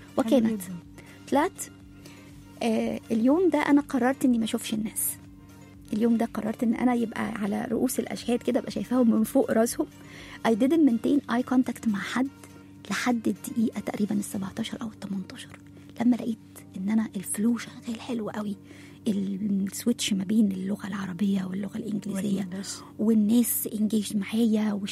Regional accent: Egypt; وطبعا احنا كمصريين، انا مش كلنا بنجيد اللغه العربيه الفصحى

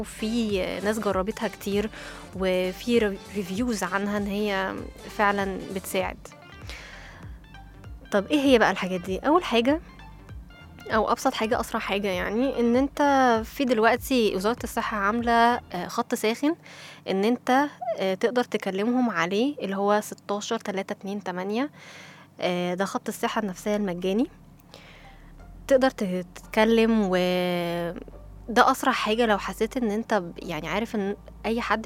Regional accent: Egypt; الاكتئاب اللي زاد بشكل كبير قوي عندنا في مصر

